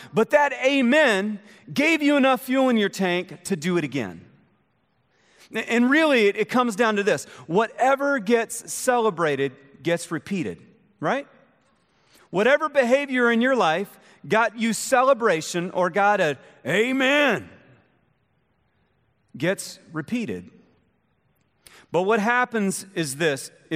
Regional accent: Richmond, Indiana, United States; I was actually I'm from Richmond, Indiana, but I was going to a Bible college, a small Bible college in Springfield, Missouri.

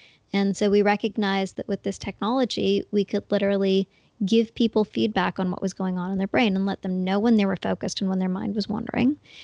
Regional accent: Toronto, Ontario, Canada; I grew up right in Toronto, Canada

